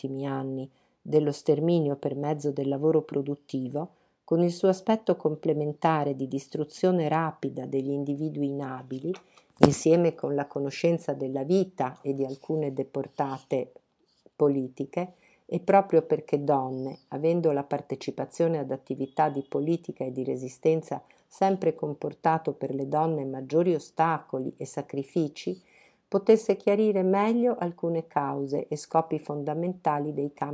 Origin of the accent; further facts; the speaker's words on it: Mondovì, Piedmont, Italy; born there; Sono nata a Mondovì nel 25, in pieno regime fascista.